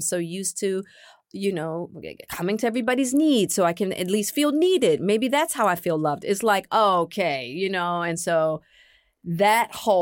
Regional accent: Hollywood, California, United States; I'm a woman, I'm Black, and I'm from Hollywood.

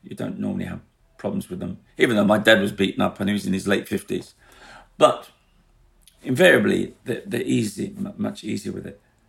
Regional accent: London, United Kingdom; and I grew up in the East End

